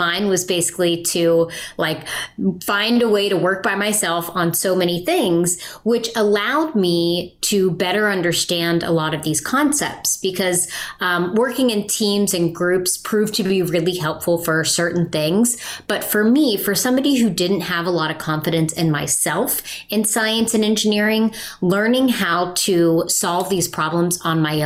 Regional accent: Appalachia, United States; when I come from Appalachia, I come from a region of the country that is very unique.

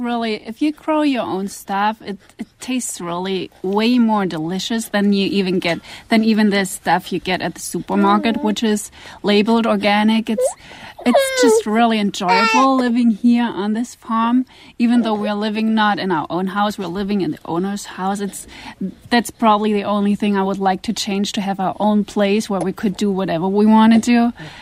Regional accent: Germany; Yes, I'm from Germany.

